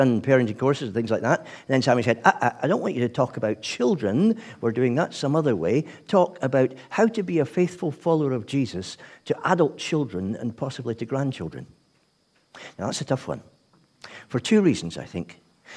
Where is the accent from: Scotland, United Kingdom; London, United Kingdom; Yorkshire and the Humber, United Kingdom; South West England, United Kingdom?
Scotland, United Kingdom; as a Scotsman who's a bit cynical